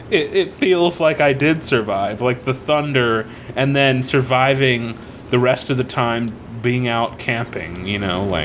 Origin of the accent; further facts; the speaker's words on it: Florida, United States; Where in Florida, it's thunderstorming like we get it once a we